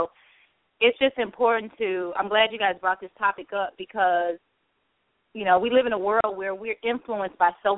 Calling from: Brentwood, Tennessee, United States; I'm actually calling from Tennessee, Brentwood, Tennessee.

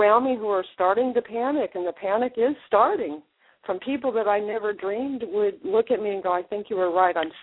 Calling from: Tennessee, United States; I'm calling from Tennessee.

